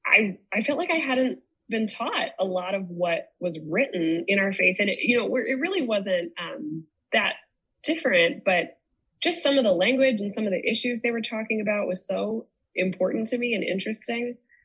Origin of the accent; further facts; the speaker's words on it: Indiana, United States; I was raised Catholic in Indiana. Big Catholic family.